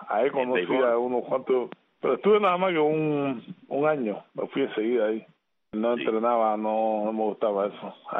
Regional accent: Guanabacoa, Havana, Cuba; born there; nací en Guanabacoa, en La Habana. Calle 8, reparto Nandón

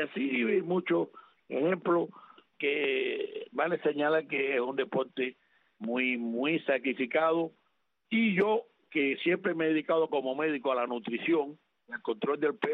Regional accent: Cuba; now in Florida, United States; donde yo he vivido en 1980, que fue cuando yo emigré desde Cuba. Aunque soy médico en este país del 1984

